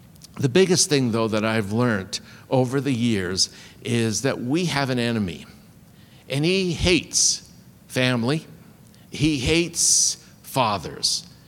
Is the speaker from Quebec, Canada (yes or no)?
no; Vancouver, British Columbia, Canada; I was raised in Vancouver, born in Vancouver, raised in Vancouver. I'm the second oldest of 11.